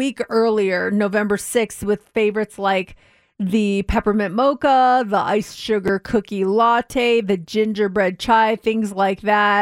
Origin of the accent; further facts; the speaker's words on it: Denver, Colorado, United States; I was just looking in my hometown of Denver.